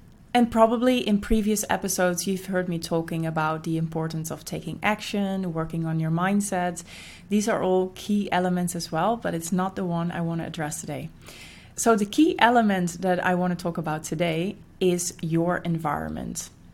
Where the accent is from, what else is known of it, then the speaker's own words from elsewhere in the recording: Netherlands; moved away as an adult; now in Rio de Janeiro, Brazil; I am now in Rio, and before I was living, working in my home country, the Netherlands.